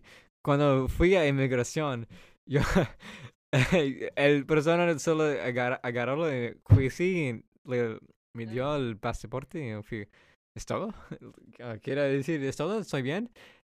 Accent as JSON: {"language": "Spanish", "country": "Peru", "said": "Y yo dije, no, es italiano, pero soy peruano."}